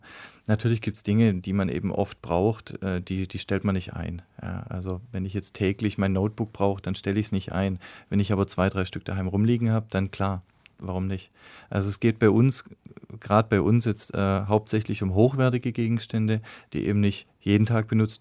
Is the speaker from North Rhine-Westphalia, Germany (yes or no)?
no; Calmbach, Baden-Württemberg, Germany; Ich komme aus einem sehr kleinen Ort, ja. Ich komme aus Kalmbach. Das liegt im Schwarzwald, tief im Schwarzwald